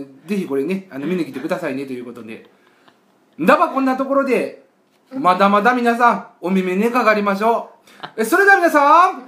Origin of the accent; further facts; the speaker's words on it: Kansai, Japan; accent: Kansai dialect; 標準語で書いてあるものを自分で関西弁に変換して言うんならいいんだけど、逆に関西弁で書くとすごく読みにくかった記憶がある。